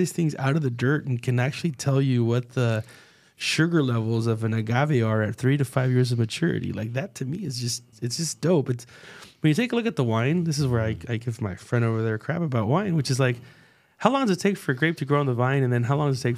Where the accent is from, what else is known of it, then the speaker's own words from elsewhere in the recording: Jalisco, Mexico; I was born and raised in the Hueo, Jalisco, right?